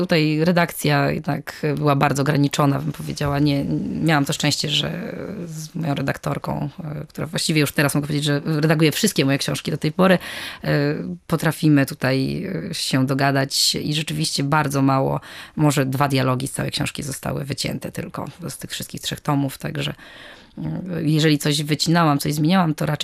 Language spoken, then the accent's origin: Polish; Gdańsk, Pomeranian Voivodeship, Poland; Ja jako gdańszczanka, która mająca takie niemieckie korzenie